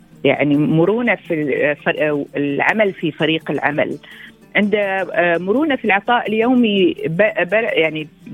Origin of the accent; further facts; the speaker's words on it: United Arab Emirates; بلادنا الإمارات الحبيبة، كل إماراتي وكل مقيم